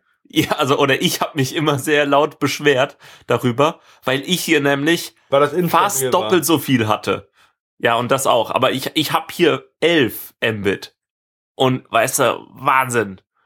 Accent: Rhineland-Palatinate, Germany; dass es jetzt Freifunk Weinstraße gibt in meiner Heimat

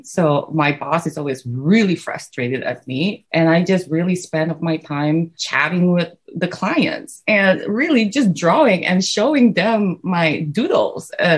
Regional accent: Indonesia; English is a second language; I grew up in Indonesia.

